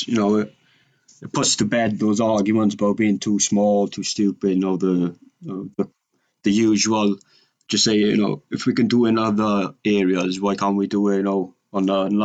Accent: Llanelli, Wales, United Kingdom; growing up in Llanelli, I think you're just born there. I think it's, you know, entrenched in your DNA.

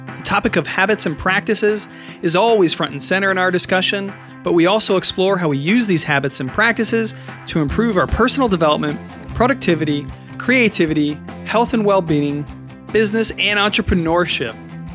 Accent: California, United States; growing up in California, I did a lot of surfing.

